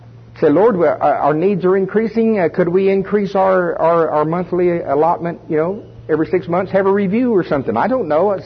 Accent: Oklahoma, United States; I'm from Pottawatomie County, Oklahoma. We started this ministry in our living room.

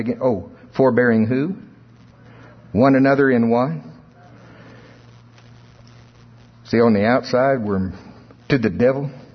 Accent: United States; I know it's wash, but I'm from Pottawatomie County. I'm true to my roots.

